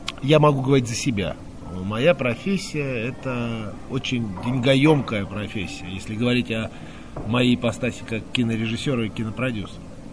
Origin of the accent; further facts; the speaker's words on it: Armenia; И эта страна, наша страна, вернее, Армения, моя малая родина